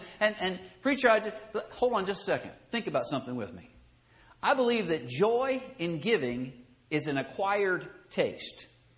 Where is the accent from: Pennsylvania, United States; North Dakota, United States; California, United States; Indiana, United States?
Pennsylvania, United States; I grew up in Pennsylvania. And in Pennsylvania, I don't know how it is here in Virginia.